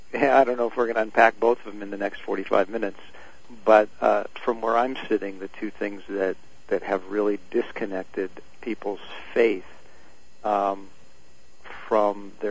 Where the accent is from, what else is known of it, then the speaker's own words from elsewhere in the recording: Omaha, Nebraska, United States; For me, when I was a child growing up, the Latvian Evangelical Lutheran Church, where I grew up in Omaha, was both the center of our faith life